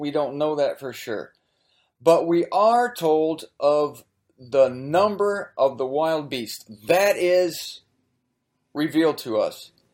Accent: Ohio, United States; centrally located breaker station in Akron, near Akron, Ohio. That figures, sorry. I'm not speaking bad of my home state, or am I?

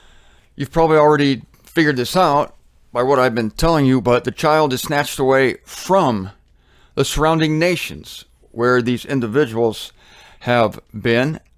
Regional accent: Canton, Ohio, United States; They used to tell me in the Catholic Church when I was a kid growing up in Catholic school, going to school at St. Joan of Arc in Canton, Ohio, that my guardian angel was sitting next to me.

